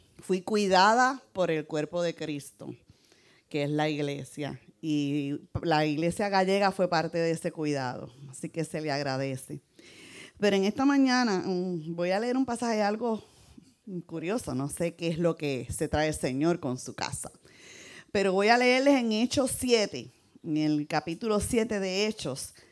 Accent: Puerto Rico; Y pues soy de Puerto Rico, para los que no me conocen

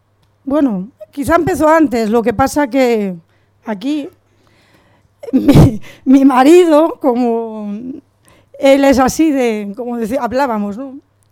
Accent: Santiago, Spain; yo soy de aquí de Santiago.

